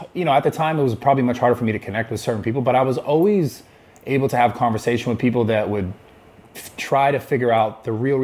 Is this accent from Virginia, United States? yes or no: no; Pacifica, California, United States; It felt like a bigger version of my hometown, Pacifica, California.